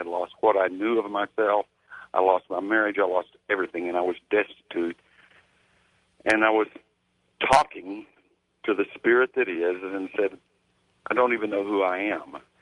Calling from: Flagstaff, Arizona, United States; from Flagstaff.

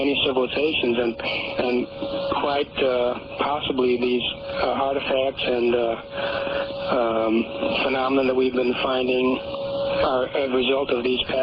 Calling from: Grants Pass, Oregon, United States; Grants Pass.

